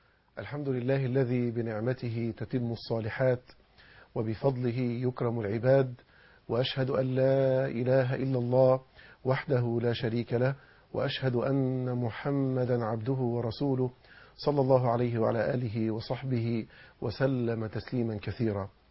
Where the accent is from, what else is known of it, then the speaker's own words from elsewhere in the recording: Egypt; وما يجري في بلادنا مصر الحبيبة